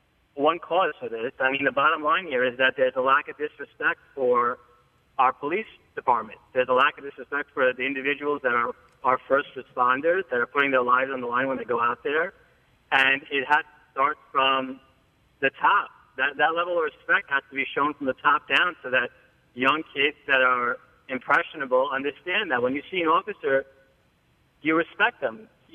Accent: New York, United States; I grew up in New York. I've gone to the city all the time.

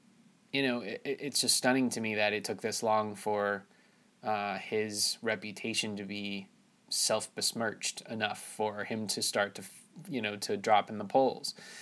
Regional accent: New York City area, United States; I grew up in the New York City area, not in the city, but in the tri-state area.

